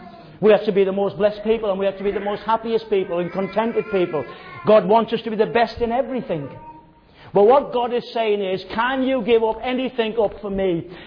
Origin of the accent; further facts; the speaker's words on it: Sunderland, North East England, United Kingdom; But I would give up going back to Sunderland, going to watch a football game.